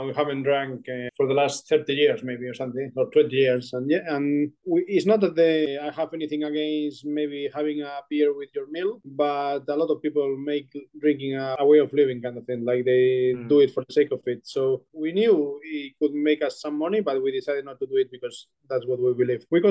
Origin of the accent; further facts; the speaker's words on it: Santiago de Compostela, Galicia, Spain; We are going to open a little coffee shop in my hometown, Santiago de Compostela, like a big coffee shop / bar.